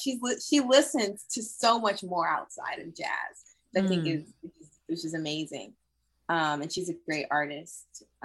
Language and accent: English; California, United States; And I'm from California. And while I do not buy into all the tropes of like California girls